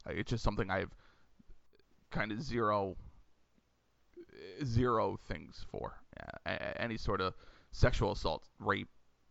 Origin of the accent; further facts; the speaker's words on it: Pennsylvania, United States; I dealt with it with Penn State fans growing up in Pennsylvania